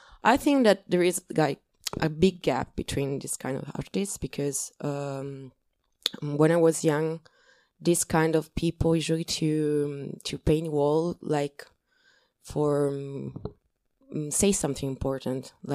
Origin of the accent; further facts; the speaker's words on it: Sicily, Italy; English is a second language; I'm from Sicily, like your family.